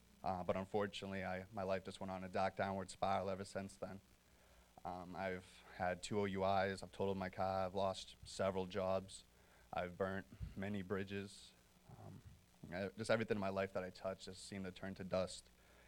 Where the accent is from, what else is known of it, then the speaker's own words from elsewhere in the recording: Lawrence, Massachusetts, United States; I am 23 years old. I was born and raised in Lawrence, Massachusetts